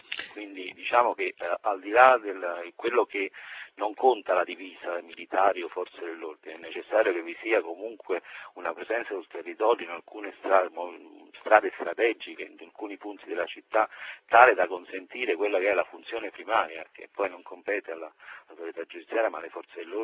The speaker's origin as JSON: {"language": "Italian", "town": "Naples", "region": "Campania", "country": "Italy", "said": "li conosciamo da napoletani, da cittadini."}